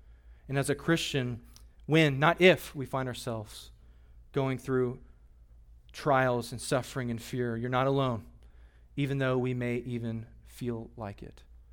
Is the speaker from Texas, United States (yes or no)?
yes; Katy, Texas, United States; I grew up in a subdivision, I'll close with this, called Town Park. It's right, I grew up in Katy, and there's a the school was right there, and we had a great childhood out there in the burbs.